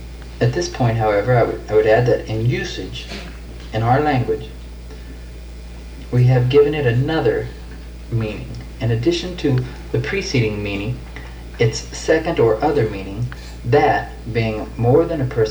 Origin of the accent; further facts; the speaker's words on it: United States; first language English; Now, I'm an American, I speak English, I've always spoken English